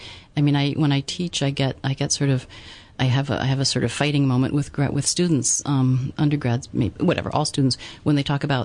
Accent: Australia; also born or lived in Washington / Los Angeles / South America; because I was from Australia and white Australians had come from elsewhere, and I could trace my family back only a couple generations. And, you know, and then growing up in Washington and in Los Angeles and in South America, I did not know where home would be.

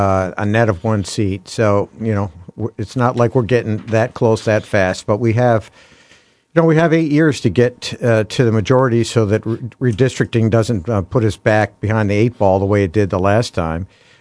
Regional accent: Syracuse, New York, United States; I grew up in Syracuse, New York, and, you know, sort of learning to drive in this mess was typical for me. And I've been here 30 years now

